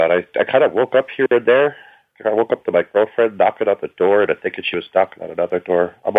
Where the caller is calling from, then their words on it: New Jersey, United States; Hey, Brian … from New Jersey.